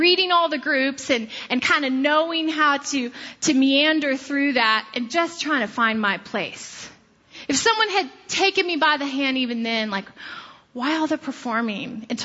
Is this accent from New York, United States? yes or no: no; Florida, United States; because I grew up in Florida, so I was back in Florida visiting family